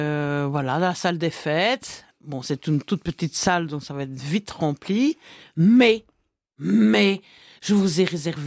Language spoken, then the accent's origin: French; Belgium; now in Saillant, France; Oui, je viens de Belgique.